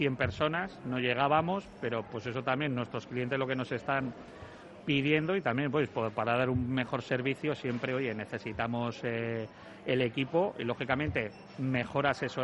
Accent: Sestao, Basque Country, Spain; yo soy de Sestao, nacido en Sestao, y eso también siempre te tira mucho lo que es la tierra

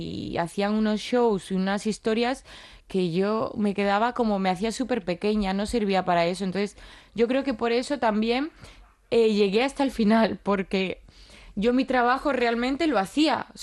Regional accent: Andalusia, Spain; moved away as an adult; now in Madrid, Spain; había salido de mi pueblo, de Sevilla, no tenía... De hecho, me había independizado ese año mismo que me mudé a Madrid

